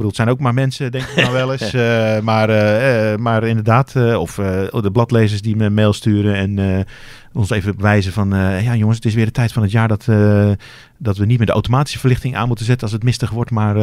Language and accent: Dutch; Netherlands; Misschien zijn wij Nederlanders ook gewoon te nuchter voor dat soort dingen.